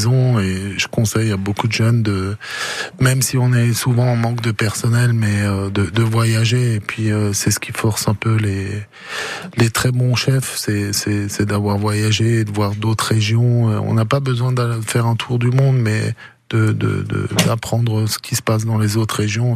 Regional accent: France; c'est un peu comme chez nous en France

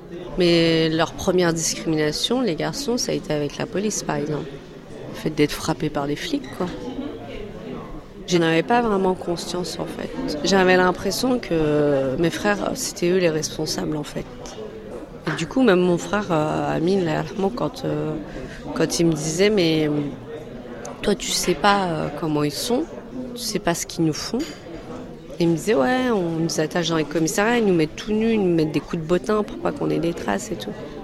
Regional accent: Sidi Kacem, Rabat-Salé-Kénitra, Morocco; born there; Je suis née au Maroc, dans un petit village qui s'appelle Sidi Qassem. Voilà, c'est entre Fès et Meknès. Donc, je suis une bléda, comme on peut dire.

